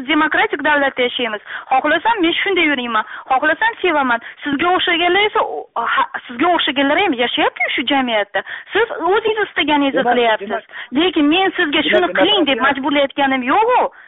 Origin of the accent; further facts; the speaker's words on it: Bukhara, Bukhara Region, Uzbekistan; Men Buxoroda tug'ilib o'sganman va 30 yildan beri shu yerda yashayman.